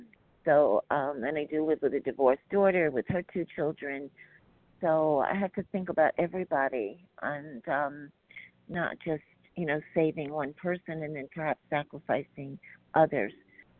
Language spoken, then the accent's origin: English; New York, United States; New York.